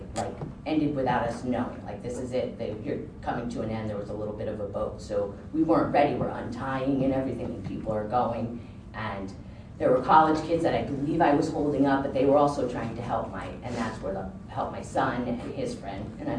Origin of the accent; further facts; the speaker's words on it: New Jersey, United States; First off, I want to say I'm from New Jersey.